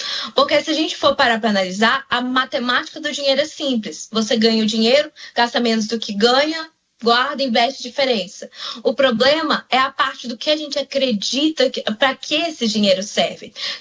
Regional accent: Apuí, Amazonas, Brazil; E eu nasci em Apuí, e quando eu morava lá

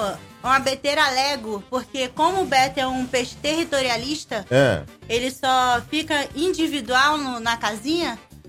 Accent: Rio de Janeiro, Brazil; No Rio. Sou carioca da Penha.

